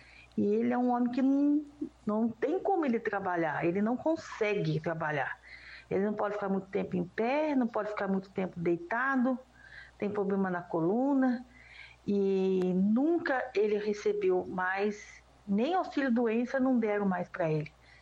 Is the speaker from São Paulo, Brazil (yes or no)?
yes; Atibaia, São Paulo, Brazil; Sou da Atibaia